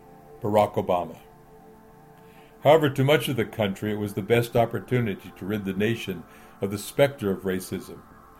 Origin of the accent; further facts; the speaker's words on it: San Jose, California, United States; I was raised in Northern California, specifically the San Jose Bay Area. There was very little racism there.